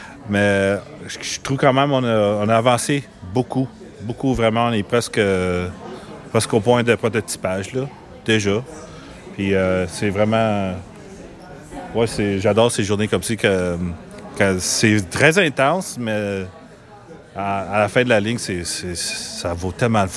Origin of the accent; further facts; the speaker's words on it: Quebec, Canada; Parce que moi, je viens du Témis. Ça fait que... Ça me prend une journée pour arriver ici.